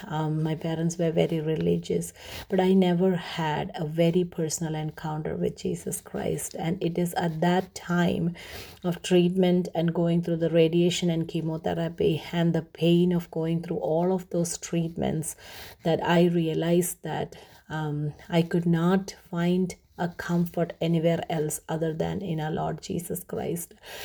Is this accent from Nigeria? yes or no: no; Kerala, India; I was born and raised in Kerala, the southernmost part of India. I was born to my parents as the first child of three girls.